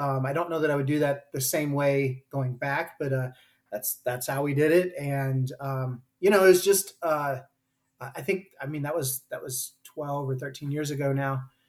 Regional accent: Jackson, Missouri, United States; Yeah, I grew up in Jackson, Missouri. So very rural.

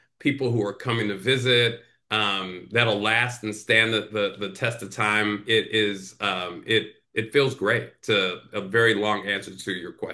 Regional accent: Chicago, Illinois, United States; I was born on the South Side, but I grew up on the North Side of Chicago. My mother remarried, and we married into a Latvian immigrant family.

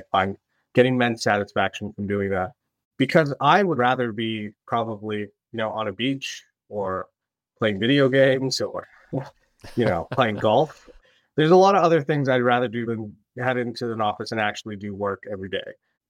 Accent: Scarborough, Ontario, Canada; lots of charities too, especially in my hometown, which is in Malvern, Scarborough, the Malvern Family Resource Center there.

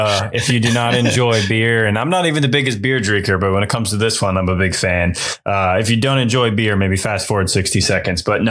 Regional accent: Massachusetts, United States; When people ask where I'm from, I normally say I'm from Massachusetts, but I was raised by Maine.

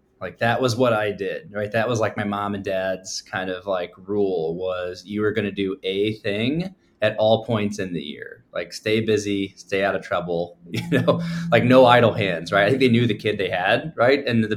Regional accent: Illinois, United States; now in St. Louis, United States; Yeah, I grew up in the Metro East on the Illinois side. Small town, rural town outside of Columbia, Illinois.

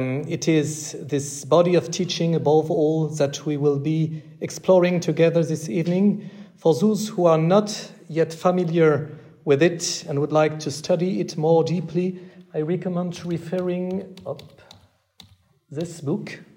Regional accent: France; accent: French; English is a second language; And you understand my bad English? My French accent is not a problem.

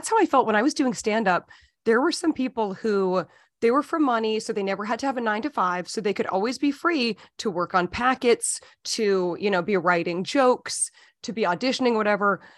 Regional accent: Weston, Massachusetts, United States; No, but I grew up in the Boston suburbs, but I will tell Weston, it's a rich one.

